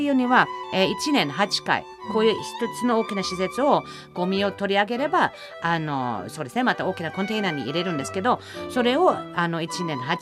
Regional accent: Germany; Japanese is a second language; now in Japan; ドイツだと多分どうしてもそのドイツ出身だからどうしても気になるかもしれないけども

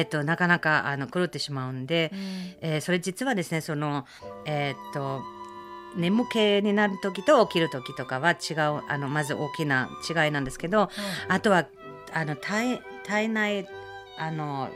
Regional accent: Germany; Japanese is a second language; 私ドイツ人なので、その西と東ドイツがあったので、私西ドイツ生まれなので、勉強したのは西ベルリンだから、東ドイツのど真ん中にあったまだ壁の時の西ベルリンだったので

